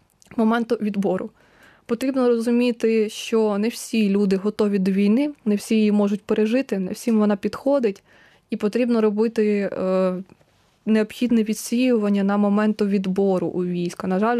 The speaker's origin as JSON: {"language": "Ukrainian", "town": "Rivne", "region": "Rivne Oblast", "country": "Ukraine", "said": "я з Західної України, у нас там дуже популяризоване УНСО. І от старі унсовці вже дуже давно говорили, що в нас буде війна з Росією, тому вони були найперші готові. І в нашому місті Рівне."}